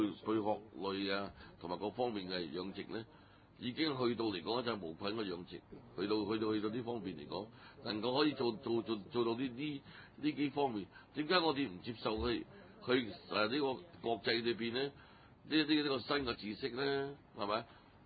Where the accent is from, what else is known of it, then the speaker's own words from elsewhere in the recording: China; 我相信咧就係正所謂我哋中國人嘅説話，讀萬卷書不如行萬里路